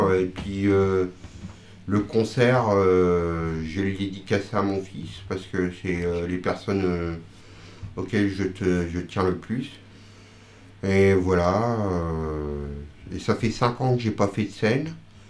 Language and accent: French; Pays de la Loire, France; also born or lived in Normandy; Je suis né en Normandie, j'ai vécu beaucoup sur les bords de Loire jeune.